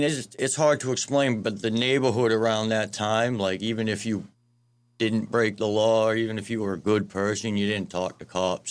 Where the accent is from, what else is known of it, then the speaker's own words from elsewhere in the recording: Boston, Massachusetts, United States; Yes, sir. Born and raised in South Boston.